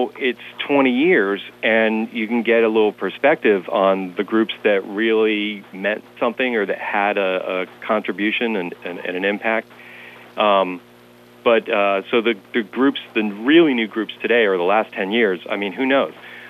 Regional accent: Detroit, Michigan, United States; You know, growing up in Detroit, you better know something about the blues and the history.

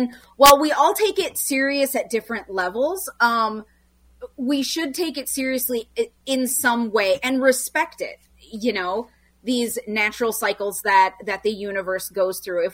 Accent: Minnesota, United States; I am born and raised in the Twin Cities

